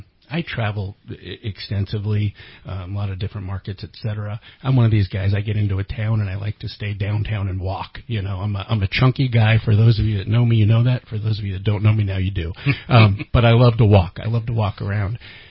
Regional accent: California, United States; I came from the Bay Area, from what they call Silicon Valley.

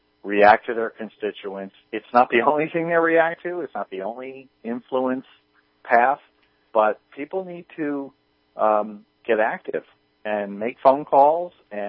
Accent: New York, United States

